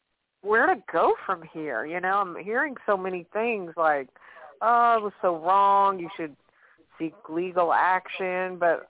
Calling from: Louisiana, United States; from Louisiana.

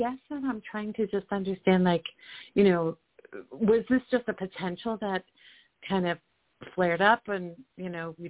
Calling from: Colorado, United States; from Colorado calling.

